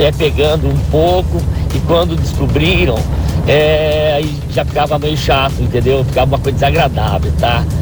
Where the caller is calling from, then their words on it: Ribeirão Preto, São Paulo, Brazil; Boa tarde, eu sou de Ribeirão Preto